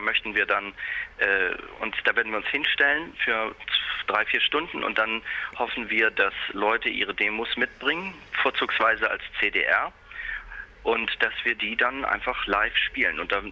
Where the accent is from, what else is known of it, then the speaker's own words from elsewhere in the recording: Hamburg, Germany; born there; der ist auch aus Hamburg, ist auch wie ich gebürtiger Hamburger.